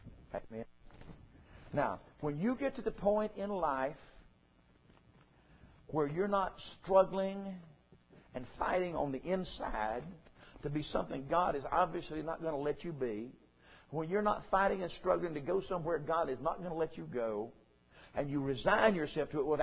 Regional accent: the South, United States; They say, where are you from? So I'm down south. I'm a Southern boy.

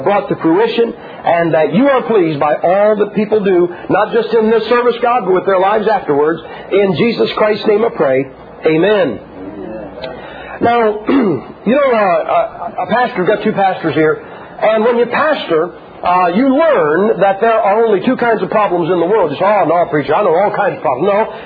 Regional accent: United States; Now, I am an American, and I tell people all the time

